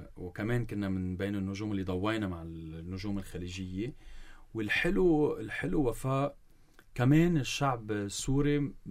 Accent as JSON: {"language": "Arabic", "country": "Lebanon", "accent": "Lebanese", "said": "رايح انا رايح لصور بلهجتي اللبنانيه"}